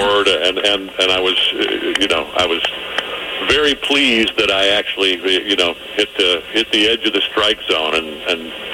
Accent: Detroit, Michigan, United States; one of the big perks of being semi-famous here is that I get to connect with guys on my hometown team. And I was planning on having lunch with Verlander in Detroit

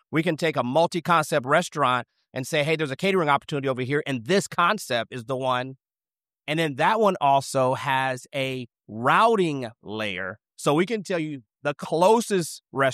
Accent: Missouri, United States; I can see, and I'm from Missouri, so it's catfish.

